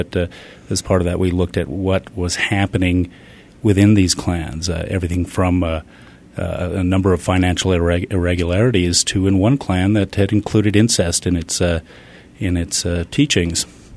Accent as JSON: {"language": "English", "town": "Raton", "region": "New Mexico", "country": "United States", "tie": "born or raised there", "also_born_or_lived": "California", "said": "I grew up in Raton and got into journalism in a very roundabout way."}